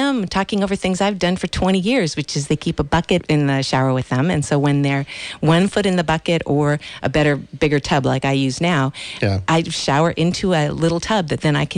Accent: Los Angeles, California, United States; now in Santa Cruz, United States; I came 23 years ago and loved getting involved immediately with everything that I could because I came from Los Angeles where it seemed too big to get super involved.

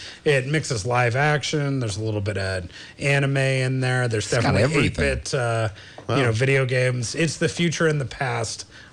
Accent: Los Gatos, California, United States; I'm from Los Gatos originally.

